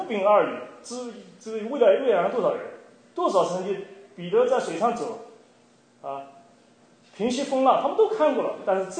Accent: China; 这个犹太人的这个过逾越节跟我们中国人过年一样很重要的。

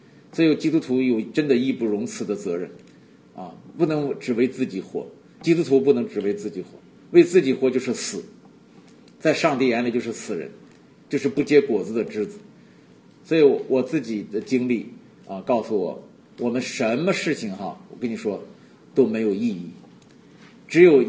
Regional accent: China; 就像那个庄稼，我在农村长大的，庄稼到了该收的时候不收，几天就烂，抢收抢种，是不是这样？抢收庄稼，中国大陆真的这样。

